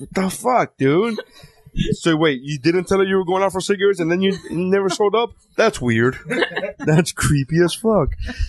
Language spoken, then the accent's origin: English; Miami, Florida, United States; I grew up in Miami, and it wasn't until I went to other cities as an adult that I realized, oh, you don't need a car everywhere.